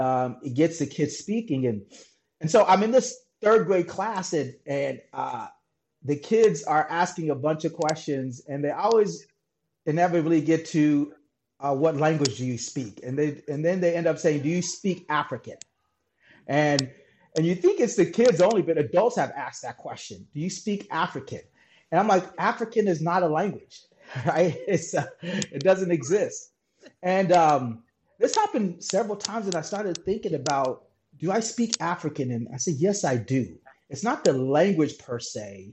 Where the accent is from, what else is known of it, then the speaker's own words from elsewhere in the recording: Chad; accent: Western; So a Chajin who's been uprooted. So because I carry a lot of my Western accent, but I learned to own that.